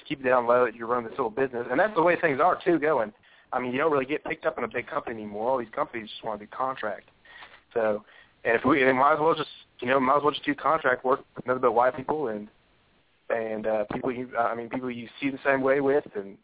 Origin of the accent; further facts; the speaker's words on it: Atlanta, Georgia, United States; Yeah, I grew up in Atlanta. Yeah, I went to Martin Luther King High School